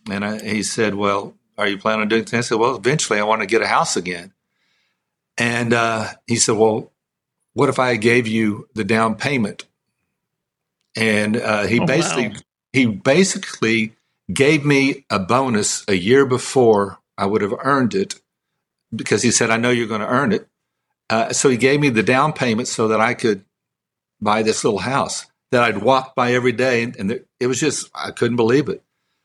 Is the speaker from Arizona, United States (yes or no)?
no; Midland, Texas, United States; And I grew up in Midland, Texas.